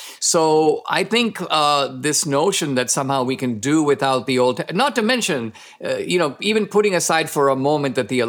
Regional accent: India; If I were to tell you, Gary, I grew up in India

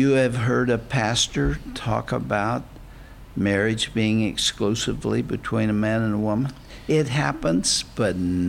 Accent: United States; They didn't affect me because I'm an American

